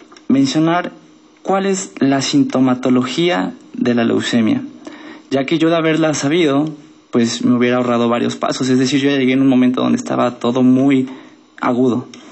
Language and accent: Spanish; Mexico City, Mexico; Soy del Distrito Federal, tengo familia aquí